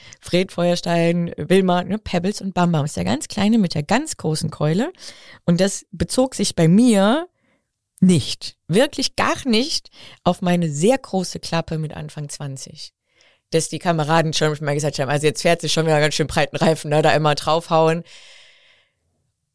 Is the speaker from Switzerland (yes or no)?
no; Bavaria, Germany; moved away; ich bin aus Bayern ja hierher gekommen